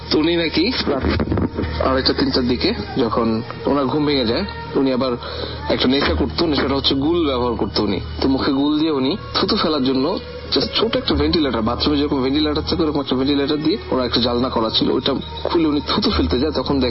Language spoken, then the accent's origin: Bangla; Khulna, Khulna Division, Bangladesh; আমাদের বাড়ি অ্যাকচুয়ালি খুলনাতে, আমাদের বাড়ি ছিল টিভি বন্ডার রোডে, সেই বাড়িটা এখনো আছে।